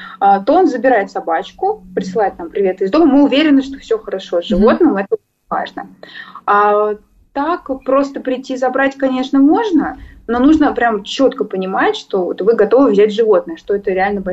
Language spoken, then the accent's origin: Russian; Kaluga, Kaluga Oblast, Russia; now in Moscow, Russia; это в Калуге, это мой родной город, я вот в Москву переехала, Калуга мой родной город